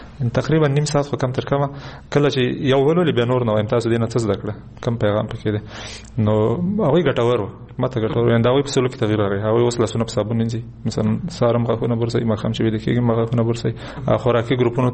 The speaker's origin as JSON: {"language": "Pashto", "region": "Kunar", "country": "Afghanistan", "said": "زه د کونړ یم"}